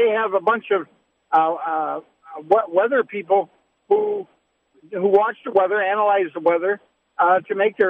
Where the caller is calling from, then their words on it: Phoenix, Arizona, United States; I'm calling from Phoenix, Arizona.